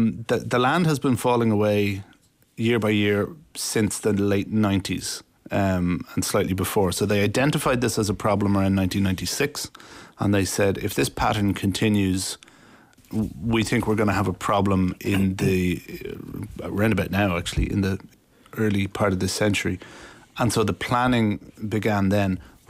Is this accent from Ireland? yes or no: yes; Malahide, Leinster, Ireland; now in Utah, United States; Malahide.